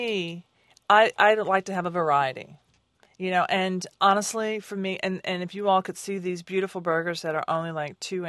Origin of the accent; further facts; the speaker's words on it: Nashville, Tennessee, United States; You know, my grandma made potato salad, and I'm from Nashville, Tennessee, home of the Grand Ole Opry and the Titans.